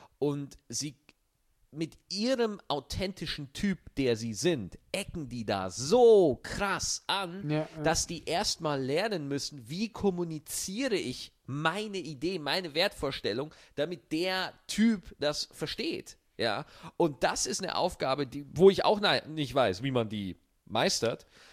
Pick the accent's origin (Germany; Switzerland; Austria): Germany; Bavaria; Du bist Schweizer, ich bin Bayer.